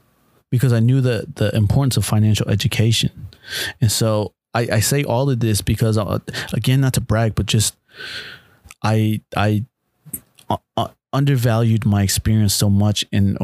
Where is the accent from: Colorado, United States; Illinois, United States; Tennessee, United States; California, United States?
Illinois, United States; also born or lived in Mexico; I was born in Mexico. I was raised here in Illinois, in the Midwest, in a small town around a predominantly large white community.